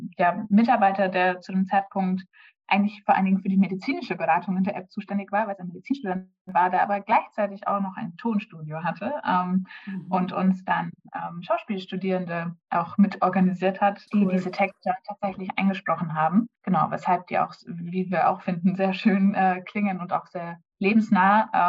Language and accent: German; Bavaria, Germany; now in Lüdenscheid, Germany; ich bin ursprünglich aus Franken und da aufgewachsen